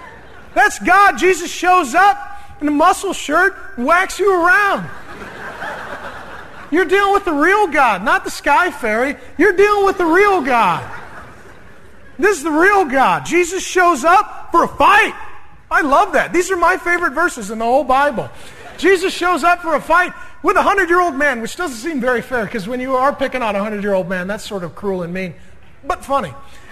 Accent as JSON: {"language": "English", "town": "SeaTac", "region": "Washington", "country": "United States", "tie": "born or raised there", "said": "I have been in some good fights. I grew up in SeaTac."}